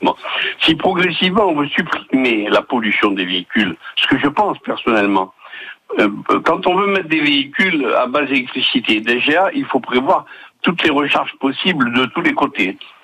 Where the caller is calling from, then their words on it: Bouc-Bel-Air, Provence-Alpes-Côte d'Azur, France; de Bouc-Bel-Air, je suis un fidèle écouteur.